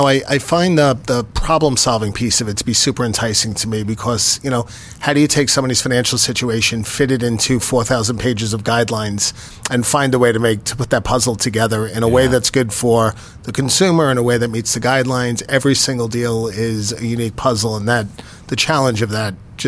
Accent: New York City, New York, United States; moved away as an adult; So, born and raised in New York City, moved here with my parents when I was in college.

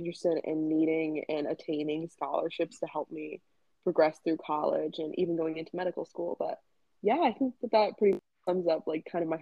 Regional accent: Middletown, Connecticut, United States; Yeah, so I'm from Middletown, Connecticut, which is a pretty small suburban town.

